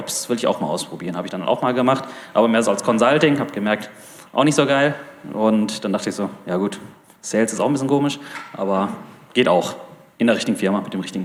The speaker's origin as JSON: {"language": "German", "town": "Castrop-Rauxel", "region": "North Rhine-Westphalia", "country": "Germany", "said": "ich komme aus Castrop-Rauxel, das gibt's auch wirklich. Das ist lateinisch für Wanne-Eickel, sagt er dir immer. Für die, die nicht wissen, wo es ist, das ist im Ruhrpott, direkt neben Wanne-Eickel."}